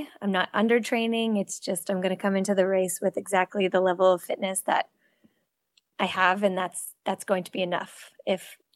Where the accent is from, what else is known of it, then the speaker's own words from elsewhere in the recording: Massachusetts, United States; I grew up swimming in Cape Cod and teaching swim lessons.